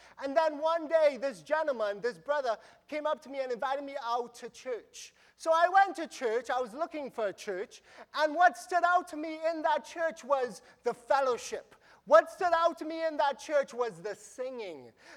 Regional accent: Trinidad & Tobago; I grew up in Trinidad and Tobago, which is an island right above South America.

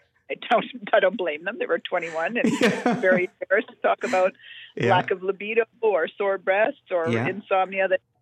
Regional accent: Vancouver, British Columbia, Canada; I grew up in East Vancouver.

